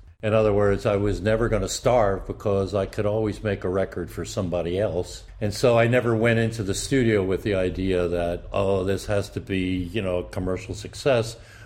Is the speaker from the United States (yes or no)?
yes; Upper Darby, Pennsylvania, United States; I grew up in a post-war housing development just outside of West Philadelphia. It was called Westbrook Park. It was a typical sort of Philly, Baltimore area, row housing development.